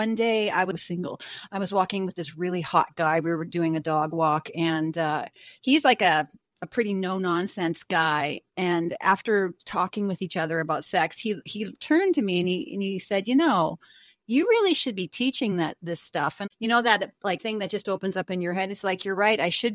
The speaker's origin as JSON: {"language": "English", "country": "Canada", "said": "I am from Canada."}